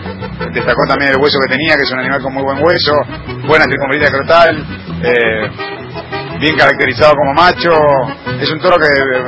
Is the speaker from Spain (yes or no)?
no; Argentina; nos llena de orgullo como argentinos.